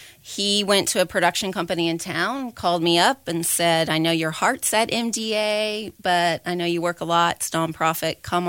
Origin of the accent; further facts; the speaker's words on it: Indiana, United States; moved away as an adult; also born or lived in Austin; Yes, so I grew up in Indiana.